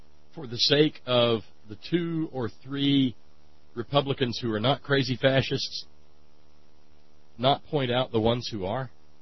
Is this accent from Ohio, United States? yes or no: yes; Ohio, United States; the rural folk of Appalachia or the flatlands of my home state of Ohio